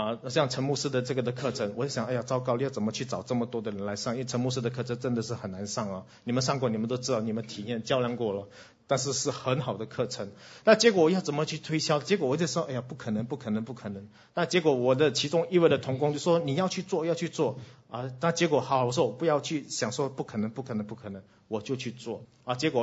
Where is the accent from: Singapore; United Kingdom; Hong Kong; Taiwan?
Singapore; 我们新加坡人的话就是怕死怕死啊，什么都要第一